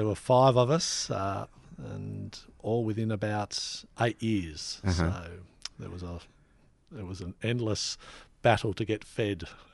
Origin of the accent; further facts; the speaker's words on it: Mornington, Victoria, Australia; I was born in the Mornington Bush Nursing Hospital, as it then was.